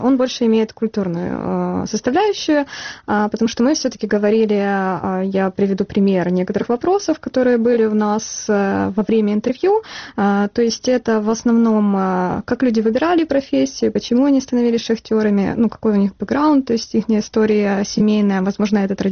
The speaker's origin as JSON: {"language": "Russian", "region": "Donetsk Oblast", "country": "Ukraine", "tie": "born or raised there", "said": "я сама из Донецкой области родом и также из шахтерской семьи."}